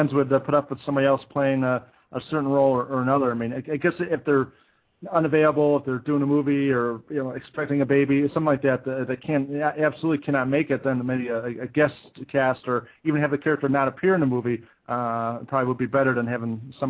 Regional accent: Chicago, Illinois, United States; I thought it was excellent because I'm from Chicago, and it's filmed in the city of Chicago.

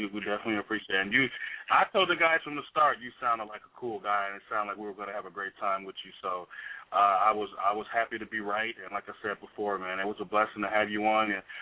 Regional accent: Chicago, Illinois, United States; now in Arizona, United States; I reside here in Arizona, but I'm from Chicago, so.

